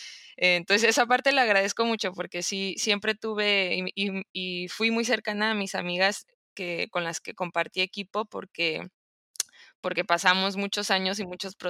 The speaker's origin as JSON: {"language": "Spanish", "town": "Tijuana", "region": "Baja California", "country": "Mexico", "said": "yo soy de aquí de Tijuana"}